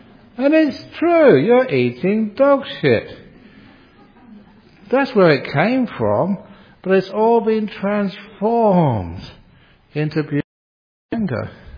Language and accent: English; England, United Kingdom; born there; I was born in England, for goodness sake. It's in my blood.